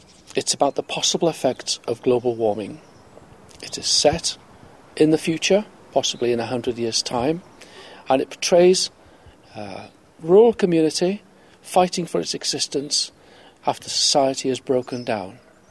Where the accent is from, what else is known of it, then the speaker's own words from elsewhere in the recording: Wales, United Kingdom; from my own angle as a Welsh person, living in a small country which can't really do that much about it.